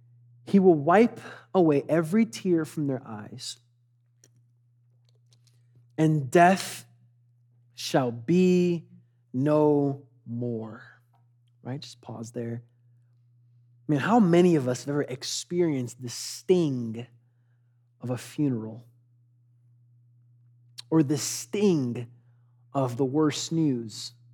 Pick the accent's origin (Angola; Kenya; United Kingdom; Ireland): Angola; English is a second language; moved away; I was originally from Angola, Africa, and it's been just great to live in a country where complicated surgeries have such high success rates.